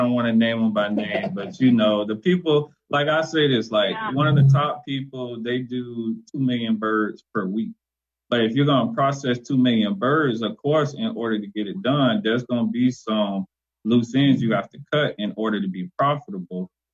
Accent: Gainesville, Florida, United States; Well, I am from Gainesville, Florida, and I'm actually was raised on a farm.

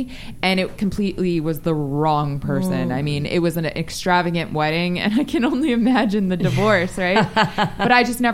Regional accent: Las Vegas, Nevada, United States; At least I grew up in Vegas and I, you know, in a pretty affluent, like, society of Las Vegas.

